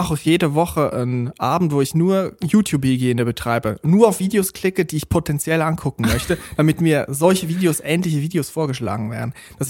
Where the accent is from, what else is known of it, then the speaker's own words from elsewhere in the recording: Switzerland; Also ich bin weder in den Bergen aufgewachsen, noch habe ich einen speziellen Bezug zu Käse, nur weil ich aus der Schweiz komme. Da, wo ich herkomme, ist es flach, es sieht aus, es gibt Autobahnen, es ist stark industrialisiert, es gibt sehr viel 5G überall.